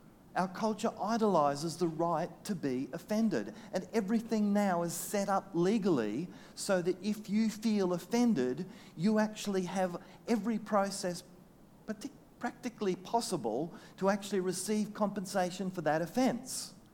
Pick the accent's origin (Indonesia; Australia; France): Indonesia; like the one I grew up in Indonesia amongst headhunters